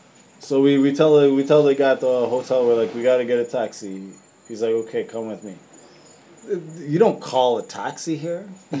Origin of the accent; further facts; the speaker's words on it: Canada; The lady gave us a good deal because we're nice people. We're nice Canadian boys. We're looking for our heritage.